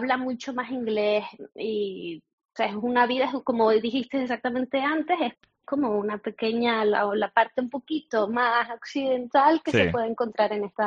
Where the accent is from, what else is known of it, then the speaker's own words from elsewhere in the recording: Canary Islands, Spain; now in Hong Kong; yo creo que nosotros como canarios aquí tenemos un montón de playas